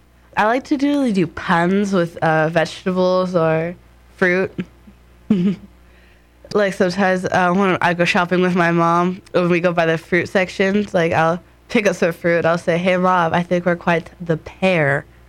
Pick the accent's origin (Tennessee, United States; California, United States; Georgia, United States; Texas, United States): California, United States; Irvine; born there; I'm 14 years old, and I'm in the 8th grade. I was born in Irvine, California.